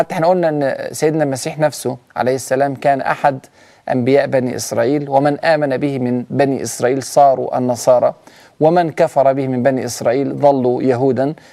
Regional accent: Palestine; وخاصة في زماننا الآن وعندنا في فلسطين جرح عميق للغاية

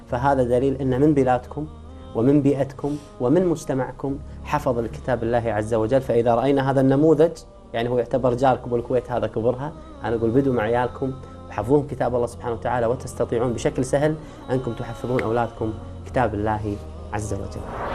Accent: Qatar; حتى اتصلت عليك وانا من قطر، تذكر الاتصال؟

